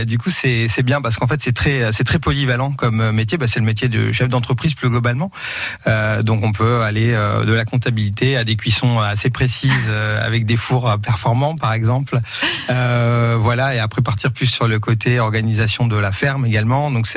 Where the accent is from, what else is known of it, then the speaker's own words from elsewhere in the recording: Bordeaux, Nouvelle-Aquitaine, France; Donc je suis bordelais d'origine et je reviens à Bordeaux sur les marchés et je suis très content.